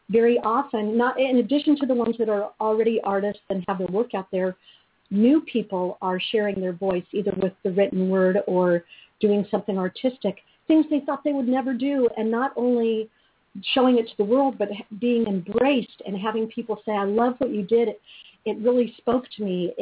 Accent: Hollywood, California, United States; because I grew up, I was born in Hollywood, so I always mused that, you know, it was in my blood.

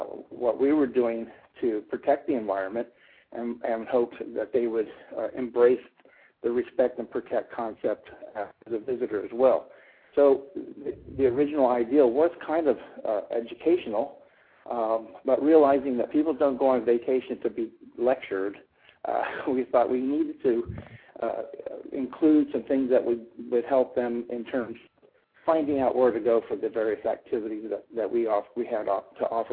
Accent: New Smyrna Beach, Florida, United States; We in the Volusia County area, and especially in my hometown of New Smyrna Beach, we are so gifted with natural surroundings

